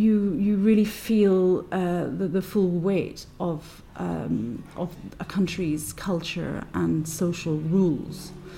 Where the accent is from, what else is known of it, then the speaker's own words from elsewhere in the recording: Northern Ireland, United Kingdom; I was brought up in Northern Ireland, we would never go there.